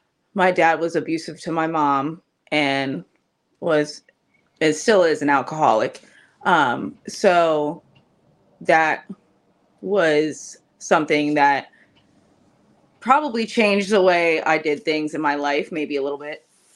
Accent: Perry County, Pennsylvania, United States; I'm 29 years old. I am from Perry County, Pennsylvania

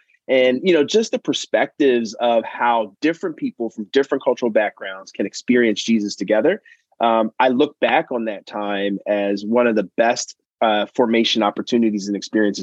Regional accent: Philadelphia, Pennsylvania, United States; So, you know, I grew up in Philadelphia. First 5 years of my life were predominantly an African-American environment, church, preschool, neighborhood, all of those things.

